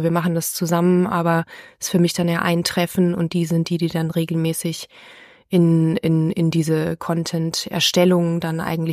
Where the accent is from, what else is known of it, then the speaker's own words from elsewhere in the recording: Bavaria, Germany; now in Hildesheim, Germany; lebe in Hildesheim, bin gebürtige Bayerin, komme aus der Nähe von Rosenheim